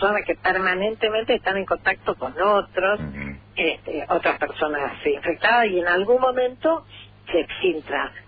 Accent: Posadas, Misiones, Argentina; Usted sabe que yo soy de Posadas.

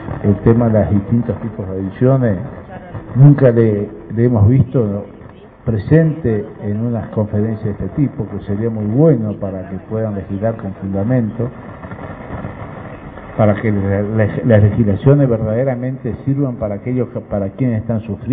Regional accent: Oberá, Misiones, Argentina; por la localidad Oberá, que es mi ciudad de origen.

